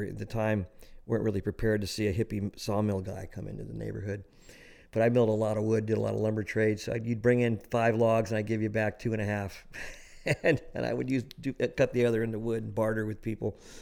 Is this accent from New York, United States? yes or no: yes; New York City, New York, United States; born there; I was born in New York City in 1952.